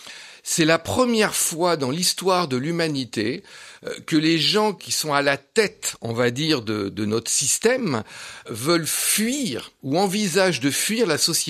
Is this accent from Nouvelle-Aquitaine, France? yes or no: no; Privas, Auvergne-Rhône-Alpes, France; Simplement, moi, j'ai grandi en Ardèche, à Privas plus précisément.